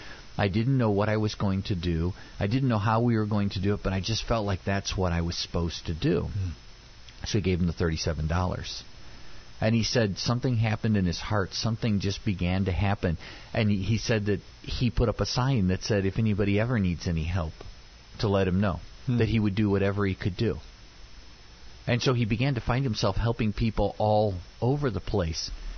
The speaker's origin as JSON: {"language": "English", "town": "Peoria", "region": "Illinois", "country": "United States", "said": "Well, again, because we came from the Peoria area"}